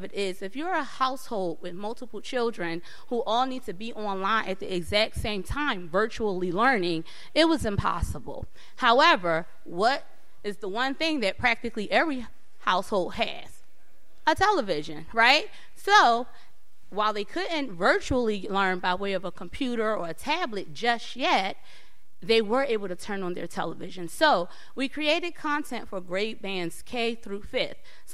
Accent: Philadelphia, Pennsylvania, United States; Now, I didn't tell y'all I'm not from here, I'm from Philadelphia.

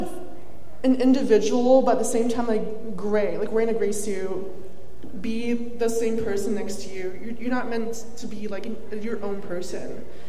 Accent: Florida, United States; I think growing up in Florida, you just, like, exist in a car in the back seat.

